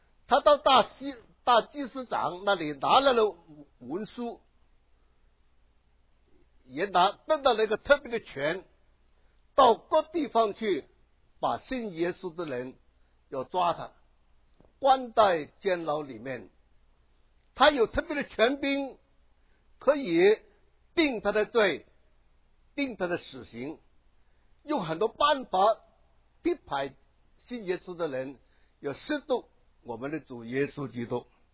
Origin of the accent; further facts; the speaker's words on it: Guangdong, China; first language Cantonese; Chinese is a second language; 我站在大家面前讲国语呢，我有点害怕，因为我是广东人，广东人讲官话真的很难呢。